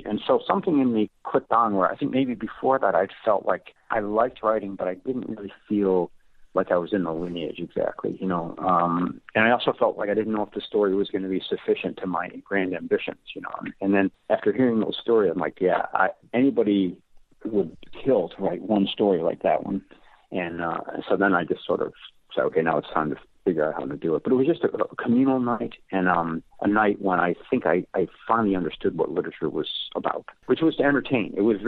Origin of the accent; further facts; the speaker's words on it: Amarillo, Texas, United States; moved away as an adult; Well, when I came from Amarillo, Texas, I had gotten into the Syracuse program. It was my first trip east